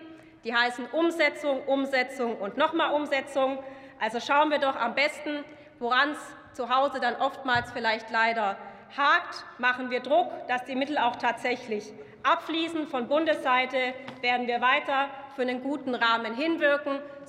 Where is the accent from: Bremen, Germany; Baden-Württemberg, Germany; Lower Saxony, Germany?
Baden-Württemberg, Germany; in meinem Heimatland Baden-Württemberg